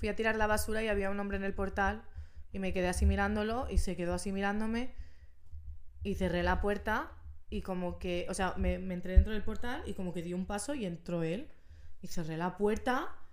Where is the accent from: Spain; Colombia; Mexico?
Spain; Catalonia; Yo soy catalana.